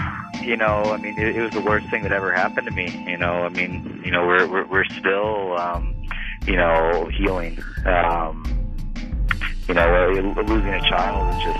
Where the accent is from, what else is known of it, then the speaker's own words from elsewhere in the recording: United States; I'm CEO of Disaster TV. I'm an American.